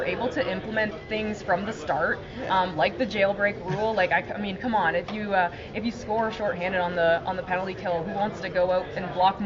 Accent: Toronto, Ontario, Canada; And it's in my hometown. It's in my home city.

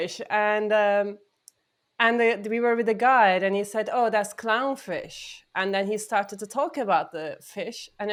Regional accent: Turkey; Growing up in Turkey in a very rigid culture about what is what and what is allowed and a lot of shame attached to sex and gender issues

